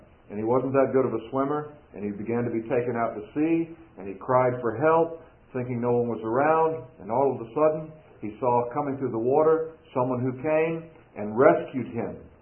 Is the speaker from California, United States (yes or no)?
no; Florida, United States; You know, most of you know that I was born in Florida, lifelong Florida resident.